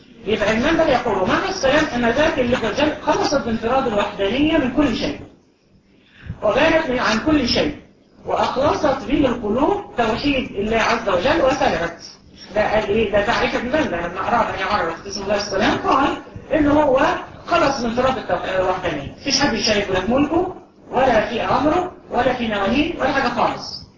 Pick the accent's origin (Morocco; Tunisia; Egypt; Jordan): Egypt; واحدة بالمريضة عندنا في مصر ان حد يكون مريض ويبقى كويس نقول ايه؟